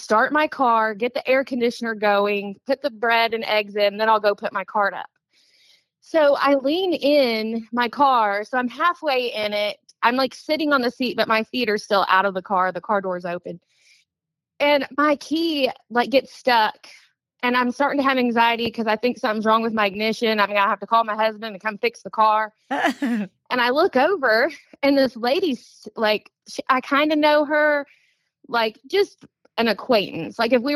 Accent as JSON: {"language": "English", "region": "Oklahoma", "country": "United States", "said": "I'm from Oklahoma. I say buggy, but everybody else says shopping cart."}